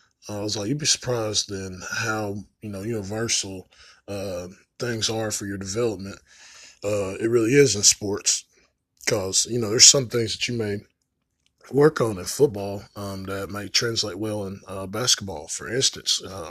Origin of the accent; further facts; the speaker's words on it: Morristown, United States; because I was from Morristown. They found out, and, well, that the end of that year. And I ended up coming back to Morristown